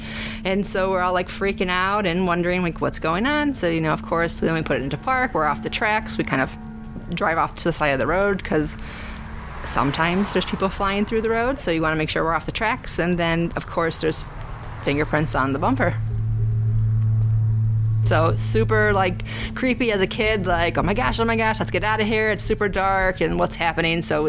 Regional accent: Glendale Heights, Illinois, United States; now in Bartlett, United States; I grew up in Glendale Heights, so we live in Bartlett now, so it's like 10, 15 minutes from here.

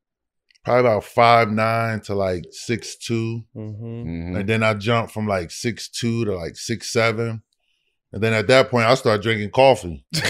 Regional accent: Paterson, New Jersey, United States; Yeah, so I grew up in Paterson, New Jersey.

